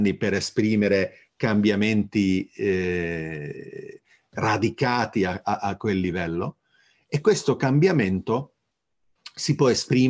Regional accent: Hungary; Io sono cresciuto in Ungheria a pane, salame ungherese e fantascienza.

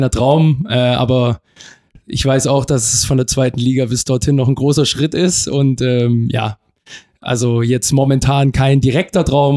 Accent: Stuttgart, Baden-Württemberg, Germany; Geboren bin ich in Stuttgart, bin dann in Weilimdorf aufgewachsen, genau, und habe dann mal in der Jugend auch in Bietigheim gespielt. Dann bin ich auf die Schwäbische Alb nach Balingen und so habe ich mich immer Stück für Stück hier rangerobbt an den Bodensee.

